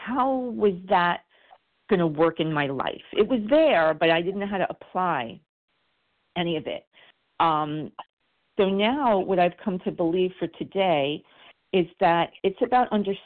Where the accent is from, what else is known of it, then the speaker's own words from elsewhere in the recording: New York, United States; I'm from New York